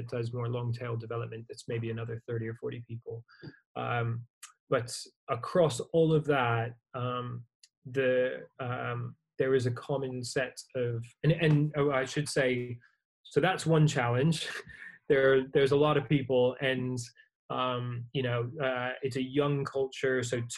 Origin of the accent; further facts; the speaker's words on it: Canada; now in United States; I grew up in Canada and then in the US, lived here for 17 years.